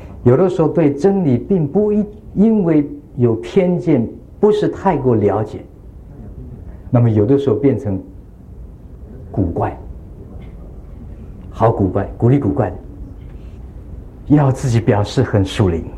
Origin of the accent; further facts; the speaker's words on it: China; moved away as an adult; now in United States; 我初到美国，我是24年前来美国，在牧地读书。我记得有一些很尴尬的事情发生。我第一次到牧地读书， 我们中国人的礼貌